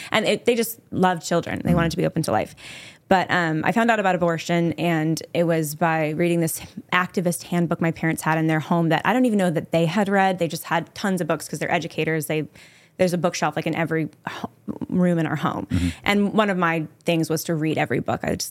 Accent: San Jose, California, United States; So I'm from California. I'm from San Jose, California, basically the heart of Silicon Valley.

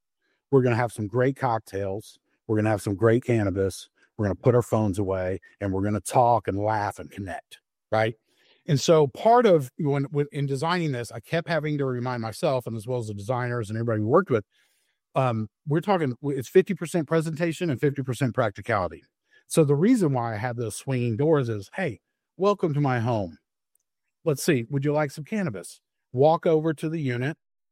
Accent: Texas, United States; now in Fayetteville, United States; born and raised in Texas or raised in Texas and moved to Arkansas in 2005 to manage a small little company here in the north part of the state called Walmart

